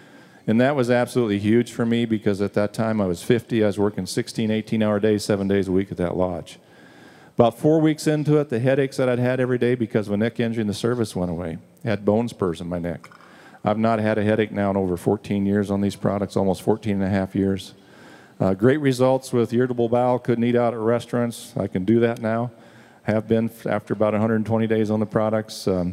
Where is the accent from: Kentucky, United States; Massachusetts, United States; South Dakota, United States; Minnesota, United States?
South Dakota, United States; Piedmont; from Piedmont, South Dakota. Grew up on a ranch in western South Dakota, about 30 miles out of Rapid City